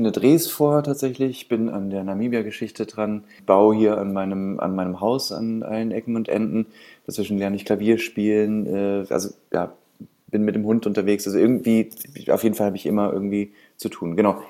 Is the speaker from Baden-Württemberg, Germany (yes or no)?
no; Hesse, Germany; also born or lived in Mainz / Berlin; now in Brandenburg, Germany; ich bin 2000, glaube ich, nach Berlin gegangen. Ich bin ja eigentlich ursprünglich Hesse und dann irgendwie, genau, erst nach über Mainz, also über Umwege in Mainz nach Berlin gekommen. Und jetzt so seit 5 Jahren orientiere ich mich einfach eher hier draußen in Brandenburg.